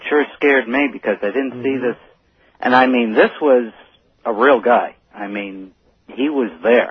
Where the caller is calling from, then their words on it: Essex Junction, Vermont, United States; I'm calling from Essex Junction, Vermont.